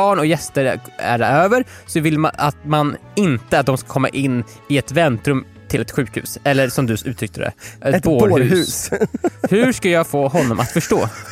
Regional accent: Norrbotten County, Sweden; Jag är också från Norrbotten, så jag gillar att inkludera naturen i vårt hem.

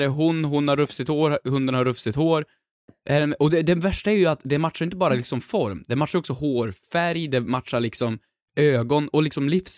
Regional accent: Värmland, Sweden; Jag hade en granne, eller hemma i Värmland

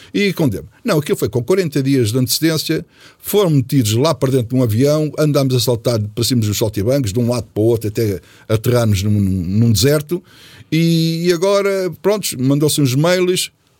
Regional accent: Portugal; vocês são ingleses, nós somos portugueses

